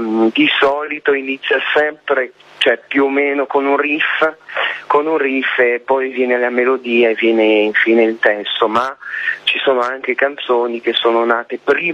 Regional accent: France; Italian is a second language; also born or lived in Lyon; quando sono tornato in Francia, perché io sono francese, no?

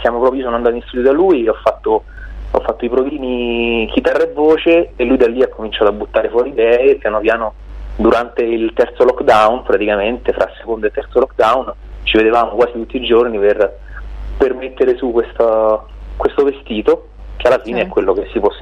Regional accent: Radicofani, Tuscany, Italy; la torre del mio paese d'origine, che si chiama Radicofani, che è in Bassa Toscana. Sì. E mio padre è nato lì

